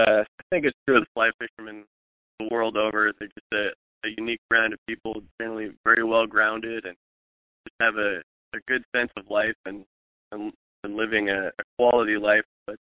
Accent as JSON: {"language": "English", "region": "Montana", "country": "United States", "tie": "born or raised there", "lives_now": "Seattle, United States", "said": "Well, I grew up in Montana. My family was a fly fishing family, and got started with that fairly early."}